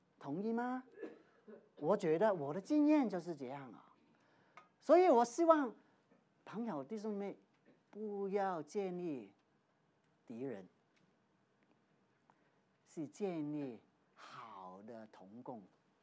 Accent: Hong Kong; moved away; 我以前在香港，我从香港过来的

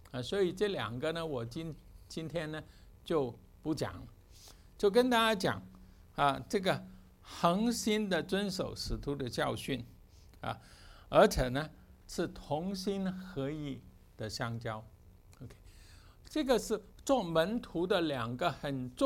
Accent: China; 这个我们中国人是很了解。因为呢、中国人以前的死刑、都是什么，都是先游街，对不对？

